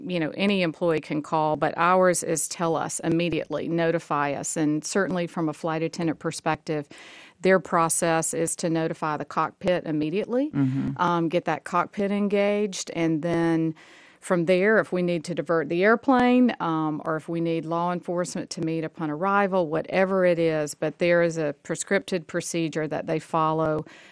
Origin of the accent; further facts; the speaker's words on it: McDonough, Georgia, United States; growing up in McDonough, Georgia, he worked in Atlanta for Southern Railway at the time